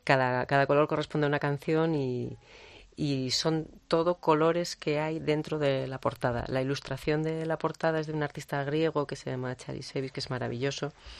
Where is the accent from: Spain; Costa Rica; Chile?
Spain; Zaragoza, Aragon; born there; aunque yo soy más de río porque nací en Zaragoza